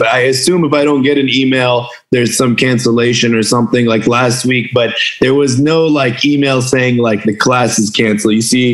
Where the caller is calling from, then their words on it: Virginia, United States; No, I'm in Virginia. So I'm in Virginia, okay. Right near Washington, D.C.